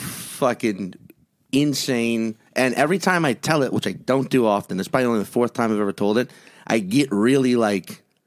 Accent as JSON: {"language": "English", "region": "Louisiana", "country": "United States", "tie": "born or raised there", "said": "I have been raccoon hunting as a kid growing up in Louisiana"}